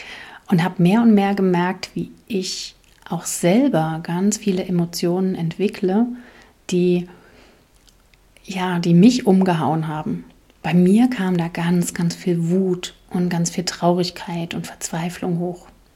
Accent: East Germany, Germany; in der DDR, wo ich groß geworden bin

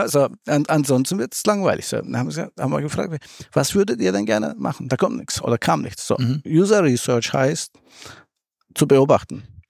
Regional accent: Akseki, Antalya, Turkey; now in Germany; ich komme aus der Türkei, aus dem Schwabenland der Türken, aus Akseki.

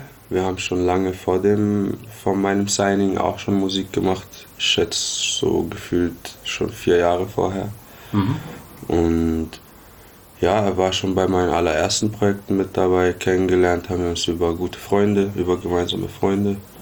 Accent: Karlsruhe, Baden-Württemberg, Germany; Genau. Ja, ich komme aus Karlsruhe.

